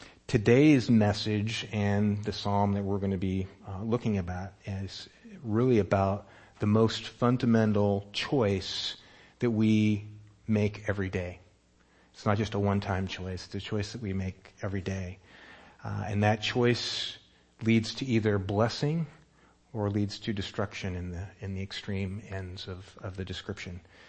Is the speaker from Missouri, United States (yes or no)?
no; Santa Rosa, California, United States; as most of my life I grew up in Santa Rosa.